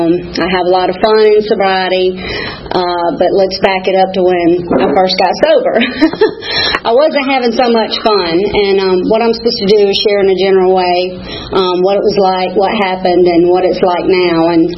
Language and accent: English; Atlanta, Georgia, United States; I was born in Atlanta, Georgia. I'm a native Atlantan.